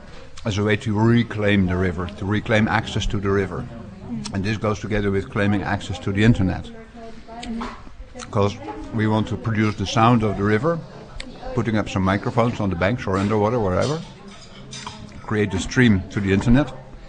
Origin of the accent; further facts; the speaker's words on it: Netherlands; I'm a river guy, you know, I'm from Holland, we all have rivers.